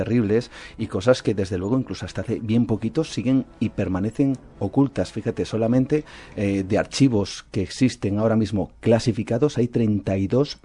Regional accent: Spain; Soy el único español, periodista español, que pertenece a la Asociación de Veteranos Atómicos de Estados Unidos

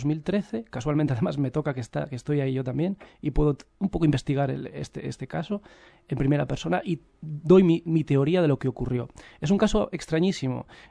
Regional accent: Navarre, Spain; born there; Sí, sí, soy navarro de apellido y nacimiento.

